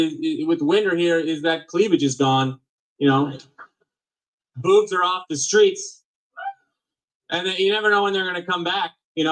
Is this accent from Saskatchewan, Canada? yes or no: no; Ottawa, Ontario, Canada; I'm from Ottawa and we have a winter festival just so we don't kill ourselves.